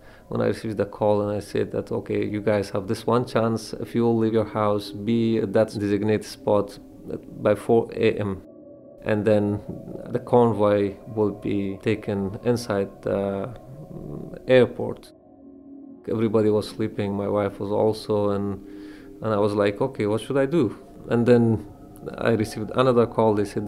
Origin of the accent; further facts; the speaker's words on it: Kabul, Afghanistan; moved away as an adult; now in Philadelphia, United States; I grew up in Kabul city during 1990s. Civil war broke out. I was like 10 years old or so.